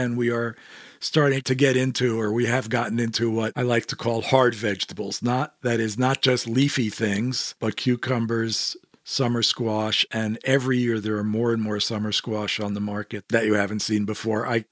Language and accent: English; New York, United States; I grew up in New York, and 90% of the time pizza was sliced pizza